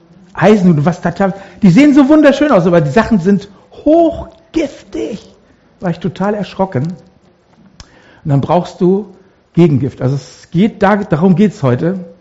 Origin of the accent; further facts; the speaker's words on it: Mülheim an der Ruhr, North Rhine-Westphalia, Germany; Und wir waren auch Back to the Roots in unserem Heimatort, da wo ich geboren bin, in Mülheim an der Ruhr, die schönste Stadt im Ruhrgebiet.